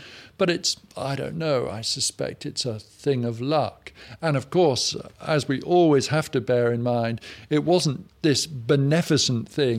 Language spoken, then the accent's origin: English; Cheltenham, South West England, United Kingdom; I grew up in Cheltenham, the archetypal middle class town.